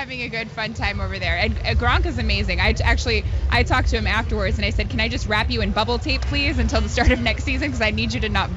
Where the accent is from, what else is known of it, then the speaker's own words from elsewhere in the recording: Algonquin, Illinois, United States; also born or lived in Highland Park / Crystal Lake; So I was born in Highland Park. I grew up, my family kind of moved around a bunch, but I lived in Algonquin for a while. I lived in Crystal Lake.